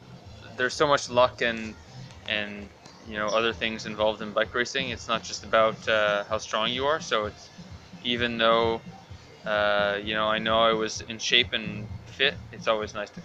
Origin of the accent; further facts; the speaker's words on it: Montreal, Quebec, Canada; I'm 25 years old. I'm from Montreal, Quebec, Canada.